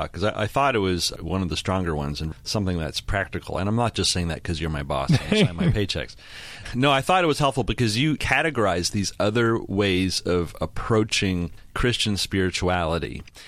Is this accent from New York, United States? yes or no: no; Texas, United States; we're from Texas, so we decided to postpone it and hold it in October